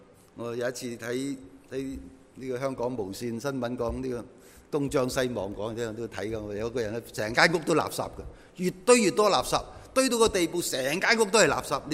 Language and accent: Cantonese; China; 我哋中國人食嘢食筷子，用筷子夾嘢食，好叻噶嘛！